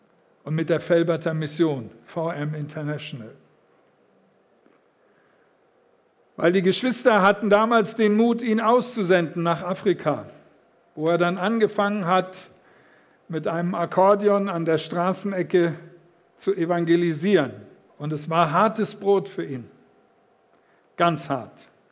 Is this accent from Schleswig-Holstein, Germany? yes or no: yes; Rendsburg, Schleswig-Holstein, Germany; Es gab in meiner Heimatstadt in Rendsburg in Schleswig-Holstein eine Zeltevangelisation.